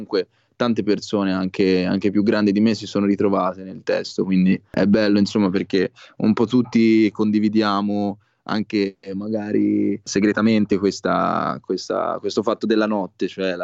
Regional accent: Florence, Tuscany, Italy; Sono di Firenze, ho iniziato ad approcciarmi alla musica all'incirca all'età di 14 anni

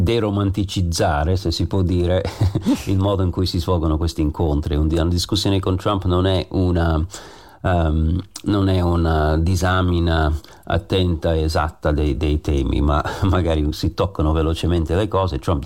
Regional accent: United States; Italian is a second language; lo dico da americano che sta qui a parlare in italiano alla radio in Italia.

